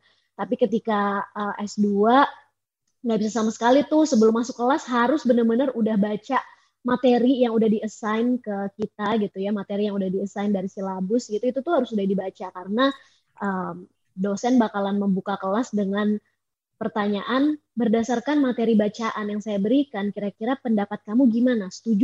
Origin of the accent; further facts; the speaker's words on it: Indonesia; also born or lived in United States; aku dari TK sampai S1 kan di Indonesia, di sekolah sekolah nasional, maksudnya bukan sekolah internasional gitu ya, sekolah reguler biasa, terus kemudian merasakan S2 di Amerika Serikat.